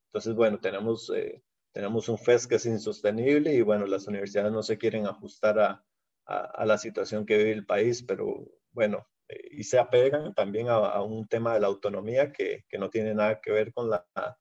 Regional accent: Costa Rica; nos llegará a todos la hora como costarricenses de pagar el costo de un default

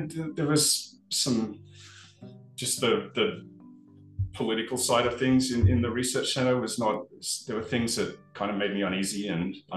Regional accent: Australia; Yeah, I grew up in Australia.

